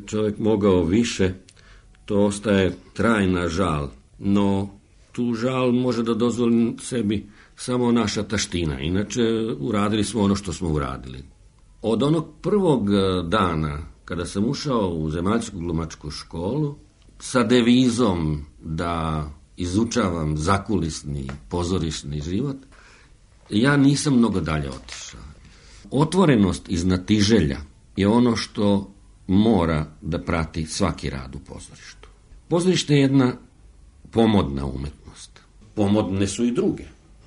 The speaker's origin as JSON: {"language": "Serbian", "country": "Bosnia & Herzegovina", "said": "jer ja sam i Bosanac, prema tome mi je i ekavski mi je rodni govor."}